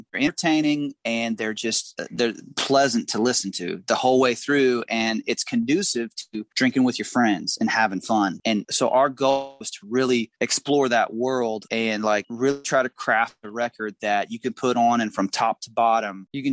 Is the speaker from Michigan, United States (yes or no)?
no; Indiana, United States; now in Nashville, United States; No, I grew up, we're all from Southern Indiana, which is about 3 hours north of Nashville.